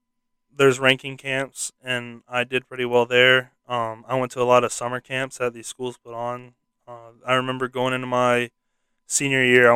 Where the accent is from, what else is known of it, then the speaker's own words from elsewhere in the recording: Alpharetta, Georgia, United States; It's in Roswell, Georgia. And I'm from Alpharetta.